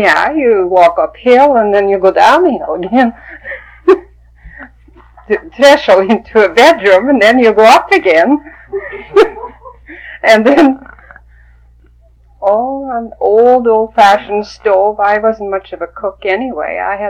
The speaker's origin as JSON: {"language": "English", "country": "Norway", "second_language": "English", "lives_now": "Fairbanks, United States", "said": "Well, when I came from Norway, and I came to Fairbanks, I didn't even speak a word of English."}